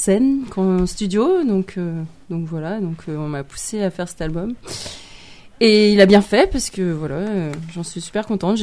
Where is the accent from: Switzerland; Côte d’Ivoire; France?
France; Lyon, Auvergne-Rhône-Alpes; je vais devenir une artiste nord-iséroise bientôt, parce que à la base, je suis lyonnaise